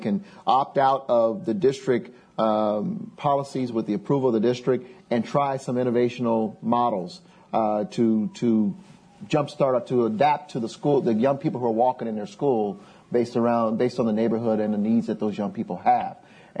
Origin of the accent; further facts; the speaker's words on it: Denver, Colorado, United States; I grew up in the Five Points area, at least most of the time in Parkland Five Points. So I still had Manual High School, which was considered one of the top schools in the city.